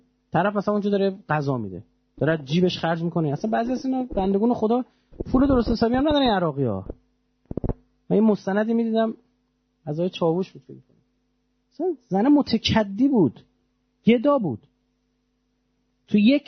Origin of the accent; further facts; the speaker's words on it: Iran; هر کاری کردیم آقا ما ایرانیم